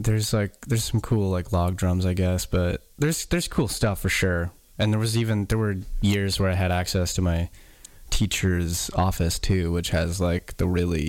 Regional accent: Danville, California, United States; also born or lived in Ballard, United States; Okay, well, I was born in Ballard, Washington, and then I was there for 9 years, roughly, and then grew up the rest of my adolescent to teenage in California, a place called Danville in the Far East Bay

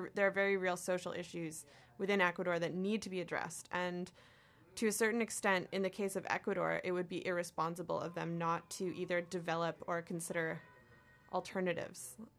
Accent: Canada; So I guess, like, from my role as a Canadian, though

